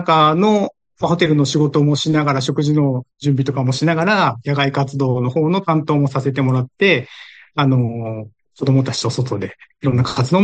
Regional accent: Gotsu, Shimane, Japan; 私はですね、島根県の江津市という本当に田舎町の出身でして、目の前が海で、裏が山というもう町が本当にちっちゃいコンパクトな町で育ちまして

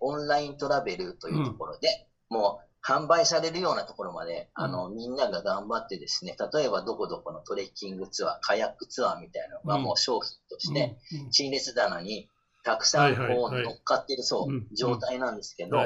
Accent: Makiya, Okinawa, Japan; 沖縄の集落は風水、僕の地元、その巻屋というところは風水で、こう作ってあるので

